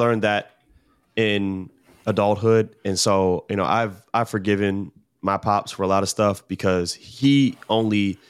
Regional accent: Baltimore, Maryland, United States; Like, I grew up in Baltimore, you know, like that's just what it is out there.

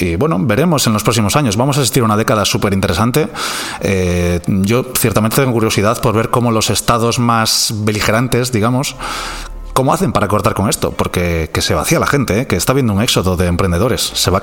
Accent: Galicia, Spain; now in Portugal; yo evidentemente soy gallego y Portugal pues ha sido reino conjunto

